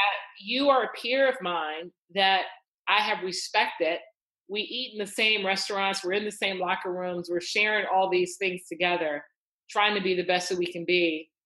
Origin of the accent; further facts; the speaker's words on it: Chicago, Illinois, United States; I grew up in Chicago. I think I was protected from those incidents if and when they happened by my parents.